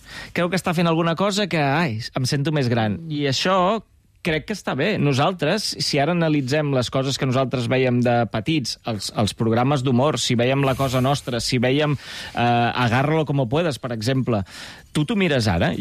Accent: Badalona, Catalonia, Spain; Soc de Badalona

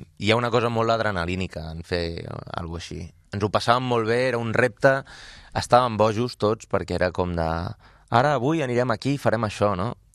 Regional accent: Manresa, Catalonia, Spain; Pensa que quan jo era petit, a Manresa tenim un dels teatres més importants de Catalunya

